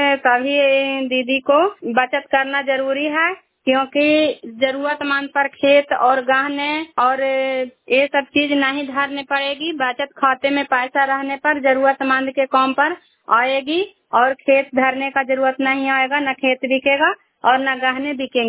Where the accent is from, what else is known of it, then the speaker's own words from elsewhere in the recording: India; मैं कराड़ ब्लॉक से बिलोंग करती हूँ